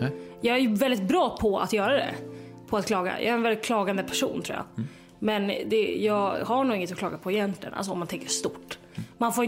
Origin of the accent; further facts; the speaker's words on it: Västerås, Västmanland County, Sweden; Men typ i Västerås, där jag är ifrån, då berättar man ju om sig själv då som person mer.